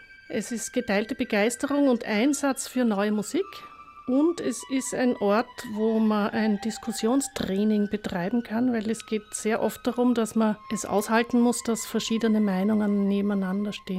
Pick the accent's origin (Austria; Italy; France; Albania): Austria; Vienna; Ich spiele Geige. Ich komme aus Wien